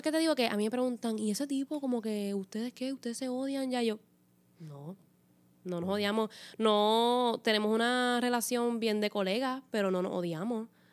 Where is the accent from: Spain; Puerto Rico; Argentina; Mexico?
Puerto Rico; aquí en Puerto Rico, en mi país